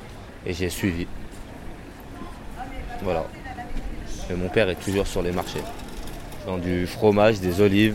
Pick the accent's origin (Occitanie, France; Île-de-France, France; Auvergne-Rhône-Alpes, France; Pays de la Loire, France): Auvergne-Rhône-Alpes, France; now in Grenoble, France; je viens de Savoie avant, alors maintenant, je suis venu sur la région de Grenoble et je déballe tous les jours sur Saint-Bruno.